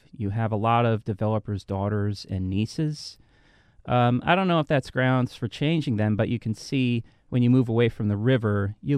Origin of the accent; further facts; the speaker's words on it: New York, United States; Well, I'm from the Adirondack Mountains. That's where I grew up, and I've hiked a lot up there and went to school and worked as a backcountry ranger